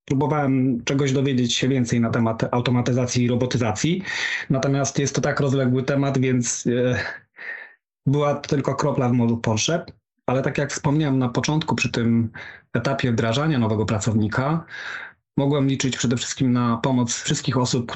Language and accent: Polish; Olsztyn, Warmian-Masurian Voivodeship, Poland; Wiązało się to też z powrotem do mojego rodzinnego miasta, do Olsztyna, ponieważ wcześniej pracowałem w kilku innych miastach.